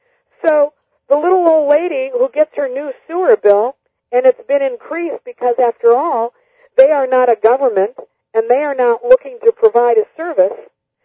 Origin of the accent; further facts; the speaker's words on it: United States; as an American, I did not know what socialism was.